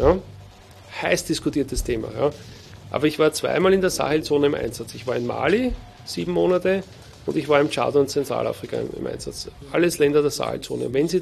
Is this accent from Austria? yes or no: yes; Wiener Neustadt, Lower Austria, Austria; dass ich aufgewachsen bin in Wiener Neustadt. Ja, Wiener Neustadt ist die Stadt, wo die Militärakademie steht.